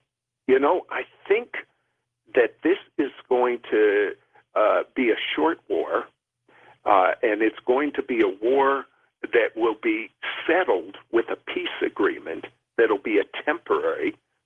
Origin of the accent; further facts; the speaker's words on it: Washington, District of Columbia, United States; born there; I was born in Washington, D.C.